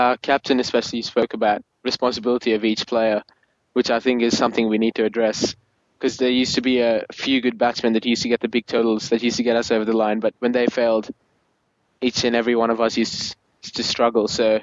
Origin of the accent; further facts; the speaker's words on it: Australia; from Australia.